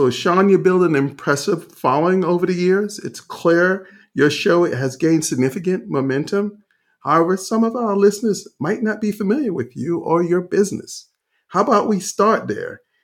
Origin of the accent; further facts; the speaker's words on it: Jamaica; I'm from Jamaica.